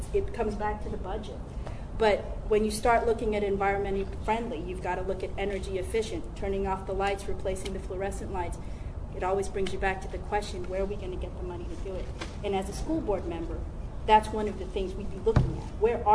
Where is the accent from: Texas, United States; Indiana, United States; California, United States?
California, United States; now in Charlottesville, United States; Like Sean, I grew up in California, and when my husband and I moved here in 1990, I got called all sorts of communist, lefty, pinko, liberal, left-wing, you name it.